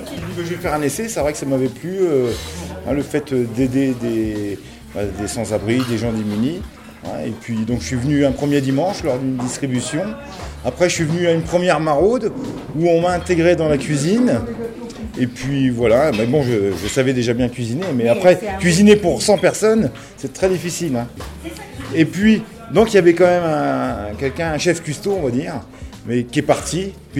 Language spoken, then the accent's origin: French; Vitry-le-François, Grand Est, France; Et moi, je suis de Vitry de François. Donc là, je viens à Reims spécialement.